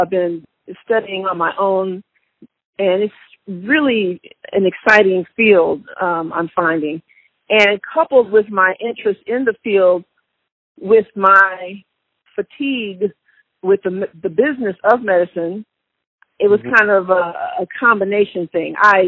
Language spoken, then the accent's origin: English; Joliet, Illinois, United States; now in Atlanta, United States; Well, I'm originally from Joliet, Illinois. I've been in Atlanta since 1979.